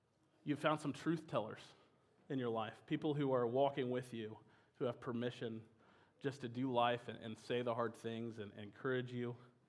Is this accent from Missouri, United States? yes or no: yes; Missouri, United States; Northwest, I'm from Missouri.